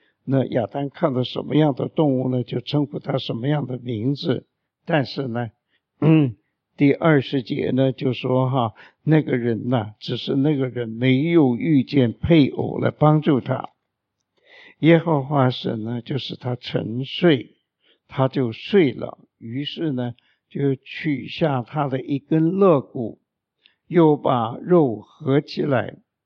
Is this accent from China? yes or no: yes; China; 我们中国人说男大当婿女大当嫁为什么人一定都要结婚